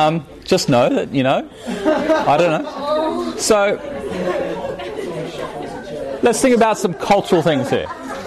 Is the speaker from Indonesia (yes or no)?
yes; Indonesia; Well, I grew up in Indonesia.